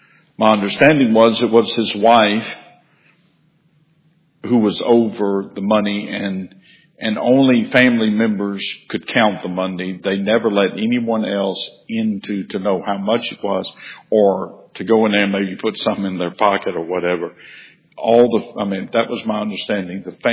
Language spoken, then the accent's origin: English; Baton Rouge, Louisiana, United States; I remembered saying to some people when they heard I was from Baton Rouge